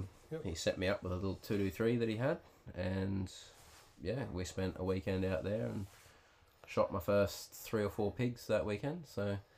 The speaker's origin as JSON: {"language": "English", "town": "Weipa", "region": "Queensland", "country": "Australia", "said": "Weeper. Far North Weeper."}